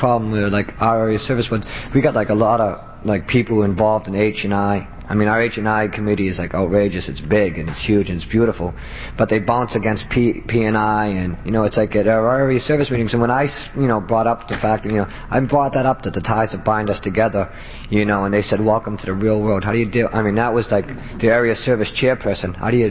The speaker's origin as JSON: {"language": "English", "town": "Boston", "region": "Massachusetts", "country": "United States", "said": "I'm an addict from Boston."}